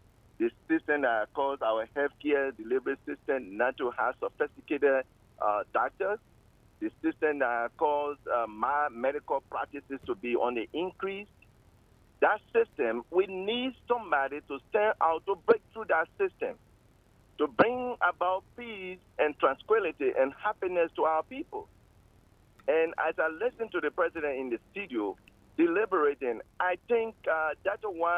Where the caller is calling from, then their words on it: Congo Town, Montserrado, Liberia; I'm calling you from the Congo Town Bureau.